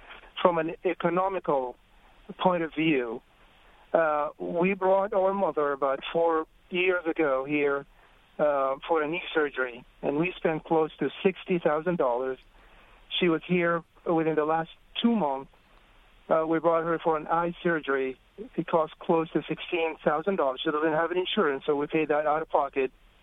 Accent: Sudan; English is a second language; now in United States; Okay, originally from Sudan. I've been living in this country for a while, over 17 years. I'm an American citizen.

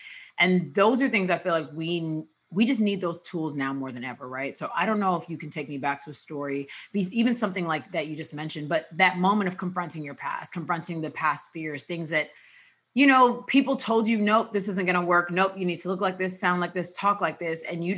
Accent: United States; I'm Nigerian American.

